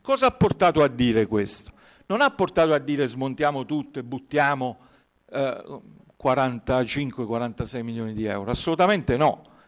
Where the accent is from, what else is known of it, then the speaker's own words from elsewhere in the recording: Basilicata, Italy; Parlo da Foresto, si sente, no? Ormai lo sapete, sono lucano